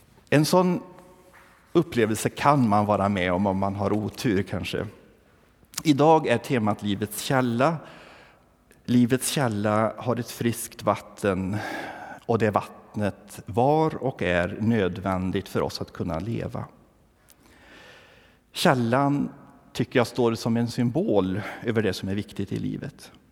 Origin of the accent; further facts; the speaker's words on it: Tången, Värmland, Sweden; Jag minns källan utanför missionshuset hemma i Tången i södra Värmland.